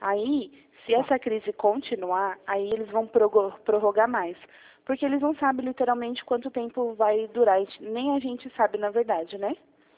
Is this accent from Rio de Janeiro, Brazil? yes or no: no; Jundiaí, São Paulo, Brazil; Eu sou de Jundiaí.